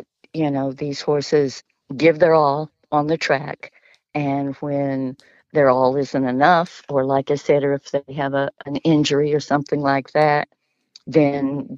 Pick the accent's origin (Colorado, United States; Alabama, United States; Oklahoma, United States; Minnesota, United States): Oklahoma, United States; City girl, grew up in Oklahoma